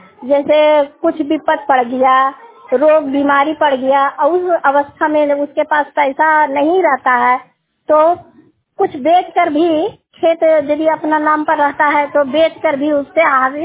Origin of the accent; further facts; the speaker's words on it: Sabde, Bihar, India; मैं ग्राम सबड़े के रहने वाली हूँ और परमा पंचायत की हूँ और जिला नवादा प्रखंड नारदीगंज।